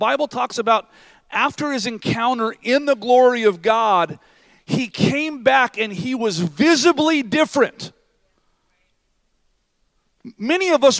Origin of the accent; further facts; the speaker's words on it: Oregon, United States; We're from Southern Oregon. We can talk about hippies, right?